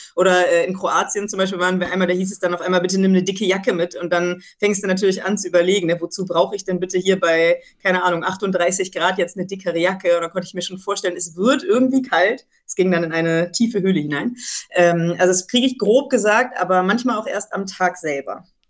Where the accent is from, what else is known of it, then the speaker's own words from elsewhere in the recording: Bremen, Germany; wir haben unter anderem auch in meiner Heimatstadt gedreht, in Bremen